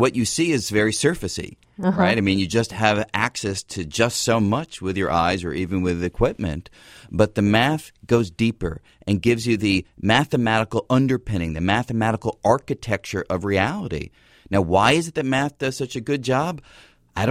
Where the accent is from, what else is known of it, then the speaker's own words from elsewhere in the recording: Manhattan, New York, United States; Well, the only problem with that is I grew up in Manhattan, so when you looked at the night sky, maybe you saw one little dot.